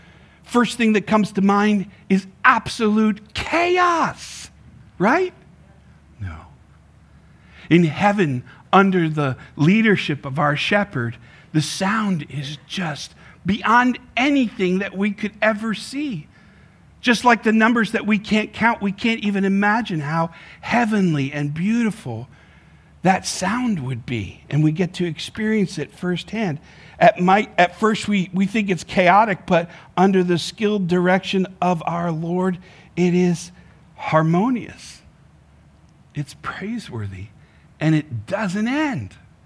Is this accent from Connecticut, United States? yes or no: yes; Woodbury, Connecticut, United States; when I was a kid growing up in Woodbury, Connecticut, I worked on a sheep farm with some friends.